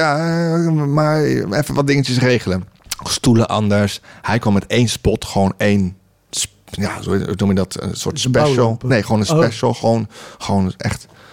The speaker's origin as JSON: {"language": "Dutch", "town": "Leeuwarden", "region": "Friesland", "country": "Netherlands", "said": "Ja, je komt niet uit Leeuwarden. Dus Martijn, ja, ik weet echt gewoon, ja, waar ik vandaan kom."}